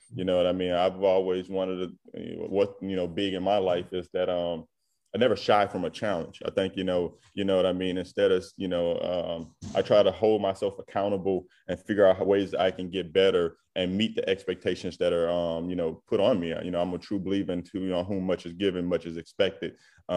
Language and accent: English; Southern United States, United States; I mean, I'm a Southerner.